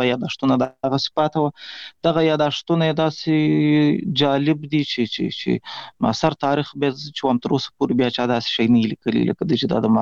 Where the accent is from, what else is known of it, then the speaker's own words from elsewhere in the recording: Ghazni, Afghanistan; now in Pishin, Pakistan; زه خو اصلا د افغانستان د غزنی ولایت اوسېدونکی یم، د مهاجرت شپې ورځې په پاکستان کې تیروم، په پاکستان کې زیږیدلی یم، د کوټې سره نږدې پښین ښار ګوټي ورته وایي، په دې پښین ښار کې اوسېږم